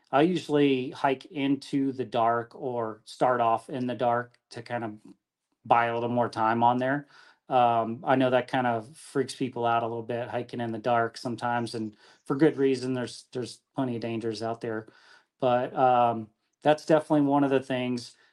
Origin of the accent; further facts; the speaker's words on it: Beaumont, Texas, United States; moved away as an adult; now in Arizona, United States; But yes, I growing up in Texas, I dealt with ticks there, and I'm so happy that that's not a thing here.